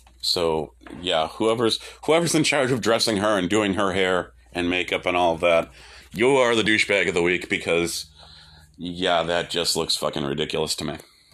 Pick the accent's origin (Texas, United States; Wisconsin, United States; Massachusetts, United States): Massachusetts, United States; Boston; I'm from Boston, so obviously we're going for the Celtics and Bruins here.